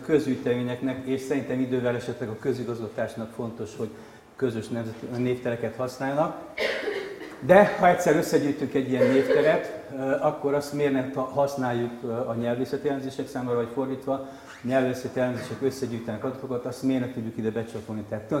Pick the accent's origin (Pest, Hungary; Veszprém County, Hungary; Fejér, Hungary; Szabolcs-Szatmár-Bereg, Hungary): Fejér, Hungary; Dunaújváros; born there; kiválasztom Fejér megyét, kiválasztom, na mit választok ki, ahol én születtem, és az bizony 56-ban még Sztálinváros volt.